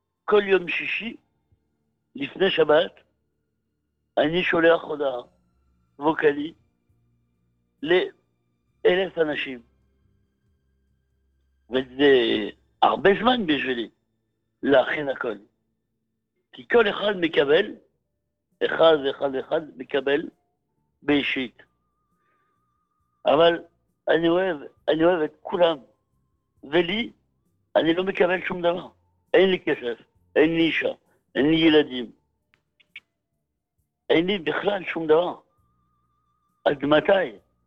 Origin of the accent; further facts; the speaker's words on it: Paris, Île-de-France, France; Hebrew is a second language; now in Israel; אני מפריס. ופה בישראל לפני הרבה זמן, אין לי שום פרנסה, אין לי שום דבר. אני איש יהודי